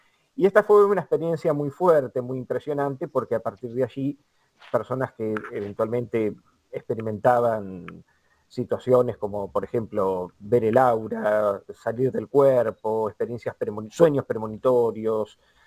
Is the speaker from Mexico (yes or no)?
no; Almagro, Buenos Aires, Argentina; Nací en Almagro y ahora estoy en Constitución.